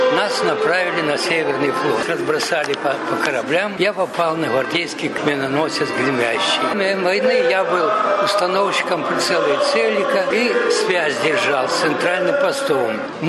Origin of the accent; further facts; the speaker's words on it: Klyuchi, Primorsky Krai, Russia; born there; Родился я в Приморском крае, Ханкайский район, деревня там Ключи.